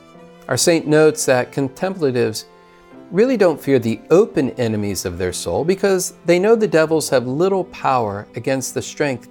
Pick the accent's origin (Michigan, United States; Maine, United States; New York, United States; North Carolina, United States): North Carolina, United States; Charlotte; from Charlotte, North Carolina, and it's a pleasure to be with you once again.